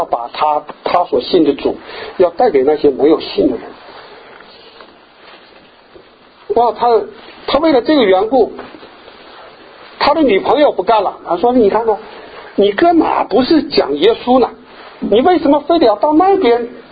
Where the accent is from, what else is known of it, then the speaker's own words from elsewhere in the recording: China; 就到了我们中国，到了我们中国